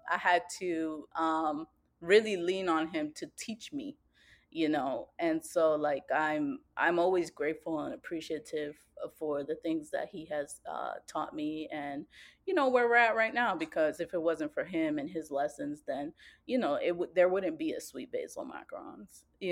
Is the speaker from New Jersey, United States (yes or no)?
no; Boston, Massachusetts, United States; now in Boston, United States; But just seeing her hustle and drive, we grew up in Roxbury, I'm pretty sure you know.